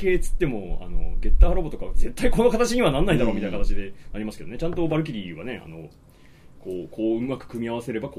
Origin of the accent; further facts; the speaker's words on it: Kansai, Japan; 僕関西出身なんですけど